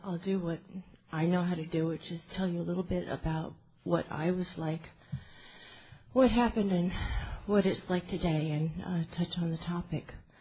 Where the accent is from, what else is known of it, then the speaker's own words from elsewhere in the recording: Sedona, Arizona, United States; I come from Sedona, Arizona. I got sober in Baltimore.